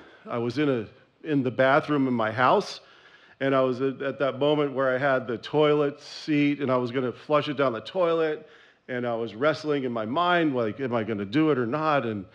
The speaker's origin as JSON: {"language": "English", "town": "Cambridge", "region": "Massachusetts", "country": "United States", "also_born_or_lived": "Long Island", "said": "My parents were from Boston. I'm originally from the Cambridge, Massachusetts area, in New York, Long Island, and I grew up in a commune."}